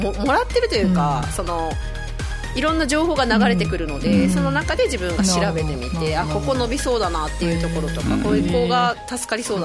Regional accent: Chiba, Japan; now in Okinawa, Japan; あ、私千葉出身で

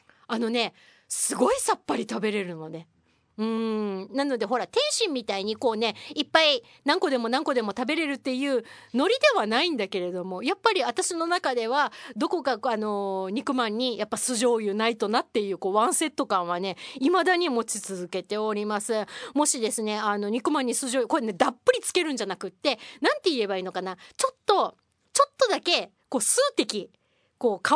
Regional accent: Kagoshima, Japan; also born or lived in Fukuoka; now in Okinawa, Japan; 私ですね、福岡の生まれで鹿児島育ち、母は佐賀育ちで、父は大分県民というですね、家庭環境だったので

